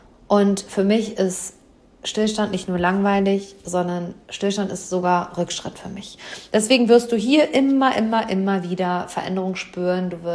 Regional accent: Hamm, North Rhine-Westphalia, Germany; das ist also in meiner Heimatstadt, im Seminarraum über den Dächern von Hamm.

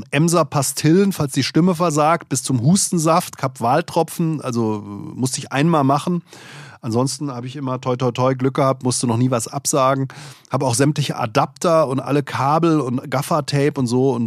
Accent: Langen, Hesse, Germany; ich bin ja in Langen aufgewachsen

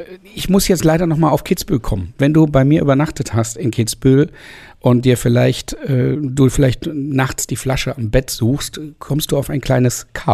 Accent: Düsseldorf, North Rhine-Westphalia, Germany; born there; Ich bin in Düsseldorf geboren, aber auf der richtigen Rheinseite in Oberkassel, ne?

